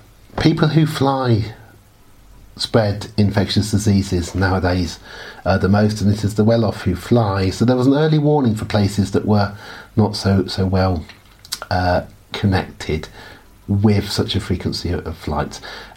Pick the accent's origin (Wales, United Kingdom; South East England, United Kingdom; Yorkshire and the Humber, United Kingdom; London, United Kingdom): South East England, United Kingdom; Oxford; And I grew up in Oxford. When I was a child in the early 1970s